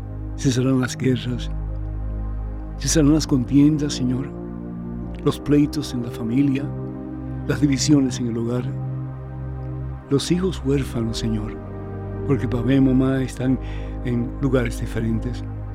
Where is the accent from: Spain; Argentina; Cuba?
Cuba; Él es de Venezuela, yo soy de Cuba.